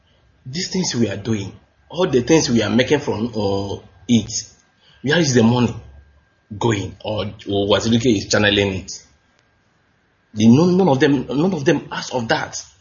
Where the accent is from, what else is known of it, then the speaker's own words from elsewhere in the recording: Nigeria; now in Malta; I'm from Lude, Ihana, in Numpisi. So before I traveled to Malta, I live in Nowori. I was living in Imo State.